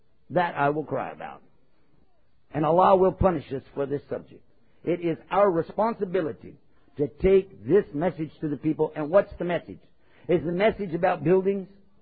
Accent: Texas, United States; And I'm from Texas. Don't mess with Texas.

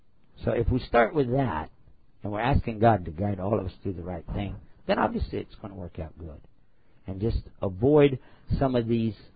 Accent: Texas, United States; My Arabic will get better, and my English too. I am from Texas, so.

